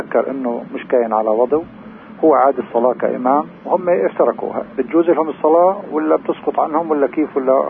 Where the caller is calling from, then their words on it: Ramallah, West Bank, Palestine; من رام الله.